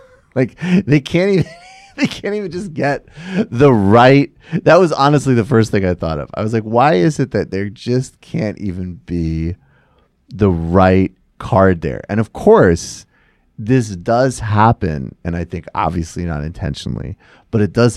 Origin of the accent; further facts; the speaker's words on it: Massachusetts, United States; because I grew up in Massachusetts